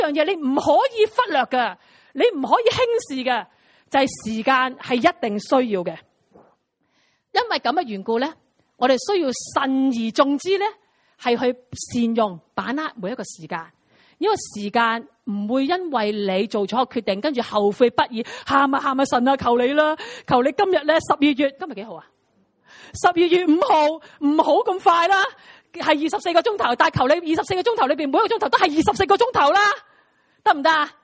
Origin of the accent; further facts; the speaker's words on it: China; 我哋中国人有一句说话好好嘅。